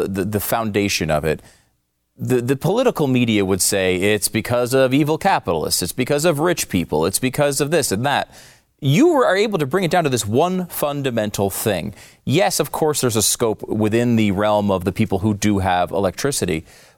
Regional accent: United States; I think as an American, I think of, OK, we have electricity.

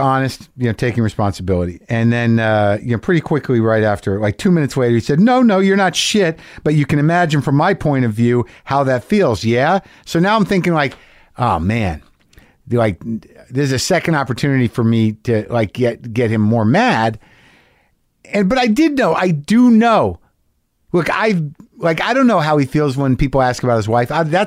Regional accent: New Mexico, United States; Like, I grew up in New Mexico. I was always very much, Latinos were very much part of my life, all my life growing up.

